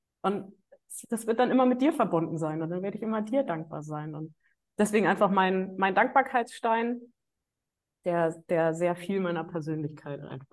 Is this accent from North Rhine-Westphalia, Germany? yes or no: no; Thuringia, Germany; moved away as an adult; also born or lived in Hesse; now in Bremerhaven, Germany; Also ich bin in Thüringen aufgewachsen. Ich bin in Hessen geboren, in Thüringen aufgewachsen und dann mit 18 nach Bremerhaven.